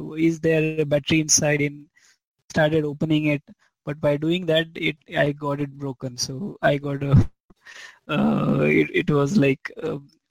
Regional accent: Mumbai, Maharashtra, India; So, I am born and brought up in Mumbai. Amchi Mumbai. My education started in Bandra East. So my school name was New English School.

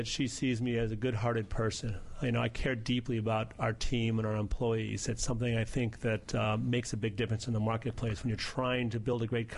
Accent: Chicago, Illinois, United States

